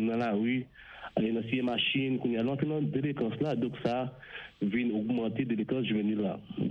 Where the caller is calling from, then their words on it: Pétionville, Ouest, Haiti; Je suis côté de Pétionville.